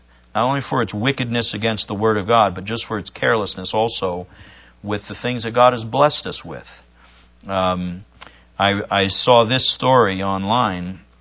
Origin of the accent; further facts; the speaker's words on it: Ohio River Valley, United States; also born or lived in Staten Island; I grew up in, I was born here in Staten Island, but I grew up in an industrial area along the Ohio River.